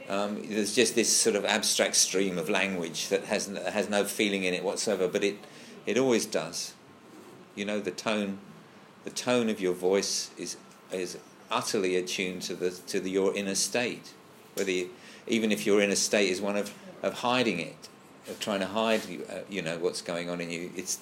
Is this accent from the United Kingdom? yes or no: yes; England, United Kingdom; Well, that's being English is not communicating